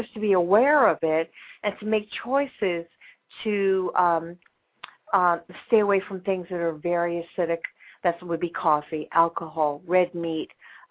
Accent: New York, United States; I mean, you know, I'm a New Yorker.

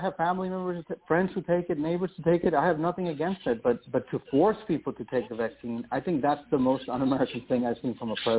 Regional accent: Honduras; When I was actually growing up in Honduras, and as I told you, in that country, we did not have a U.S. Constitution.

